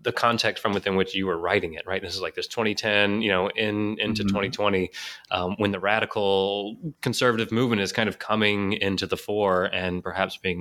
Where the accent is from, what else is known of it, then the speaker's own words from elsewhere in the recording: Houston, Texas, United States; I grew up in Houston and my parents were very much similar to yours